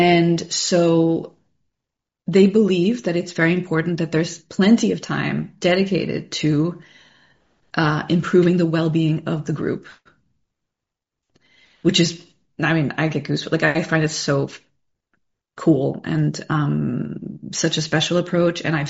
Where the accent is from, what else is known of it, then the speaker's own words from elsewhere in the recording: United States; But that I have done myself as an American, I've integrated the reframing into my life